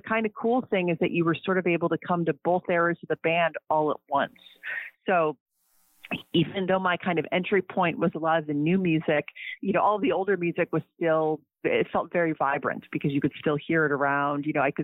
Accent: Cleveland, Ohio, United States; And I grew up in Cleveland, Ohio.

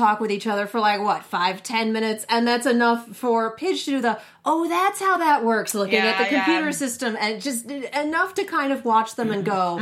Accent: United States; Thank God you're color-coded. I'm American and I don't get it.

